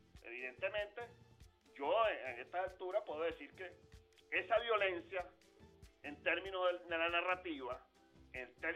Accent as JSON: {"language": "Spanish", "town": "Chuao", "region": "Aragua", "country": "Venezuela", "said": "En una fue mi pueblo de Chuao, se hizo en Barlovento"}